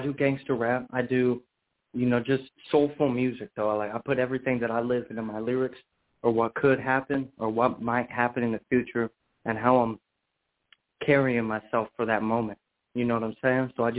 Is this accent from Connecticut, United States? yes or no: no; Washington, United States; now in Texas, United States; I'm from Washington State originally, but I've been in Texas since 2006.